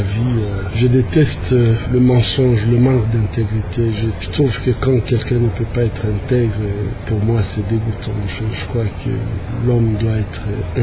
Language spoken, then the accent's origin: French; Bukavu, South Kivu, DR Congo; also born or lived in Kinshasa / Burundi; J'ai grandi à Bukavu, à l'est du Congo, en République démocratique du Congo.